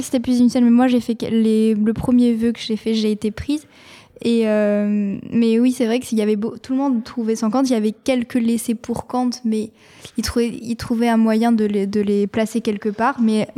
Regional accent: Montauban, Occitanie, France; je venais de Montauban, du coup j'étais prioritaire vu que c'était ma région.

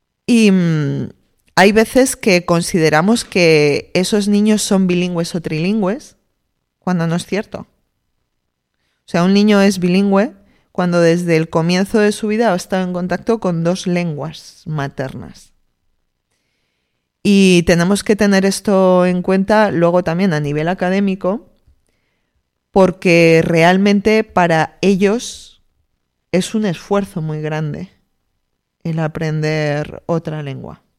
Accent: Spain; como española se me venía a la mente la palabra morriña

